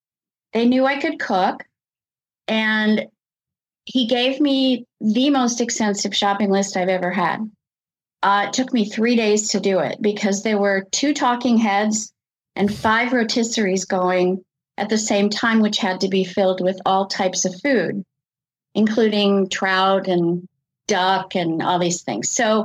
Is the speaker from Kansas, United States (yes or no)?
yes; Kansas City, Kansas, United States; I grew up in Kansas City, but I lived summers in Eau Claire, Wisconsin with my grandparents.